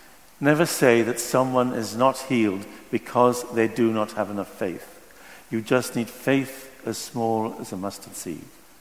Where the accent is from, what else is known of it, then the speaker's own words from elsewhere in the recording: Hexham, North East England, United Kingdom; I was in my hometown of Hexham